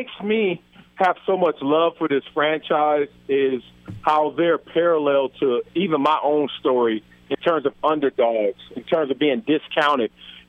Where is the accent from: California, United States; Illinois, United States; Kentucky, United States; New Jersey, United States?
California, United States; Compton; it's funny, I'm from Compton, and everybody like, oh … all that kind of stuff. But I'm from Compton before it became fashionable and cool to be from Compton.